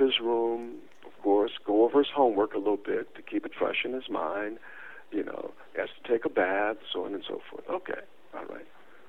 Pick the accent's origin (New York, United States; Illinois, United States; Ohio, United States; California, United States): California, United States; Los Angeles; I'm from South Central LA, you know.